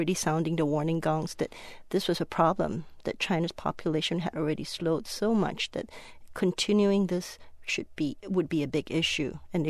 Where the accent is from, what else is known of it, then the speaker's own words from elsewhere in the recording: Malaysia; we weren't raised in China. We're third generation Chinese, and I grew up in Malaysia